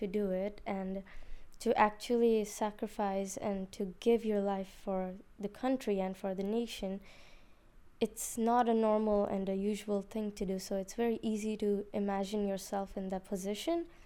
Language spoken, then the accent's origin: English; India; now in Brno, Czechia; I'm from India. I'm 16 years old and live in Brno from last 5 years.